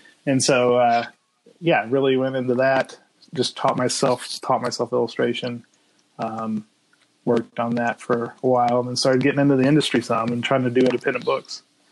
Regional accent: Kansas, United States; I was a young kid and growing up in Kansas in a small town there, and comics were everywhere at the time.

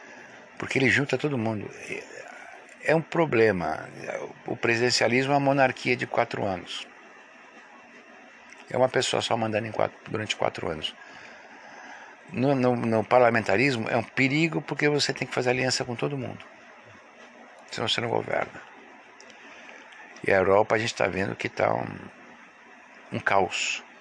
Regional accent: Russia; Portuguese is a second language; na minha família é da Ucrânia, mas eu sou russo.

